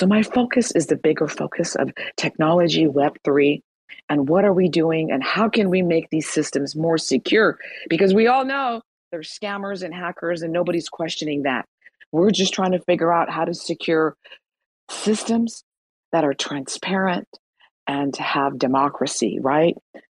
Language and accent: English; Iran; born there; first language Persian; English is a second language; My mother tongue is not English. It is Farsi. I was born in Iran.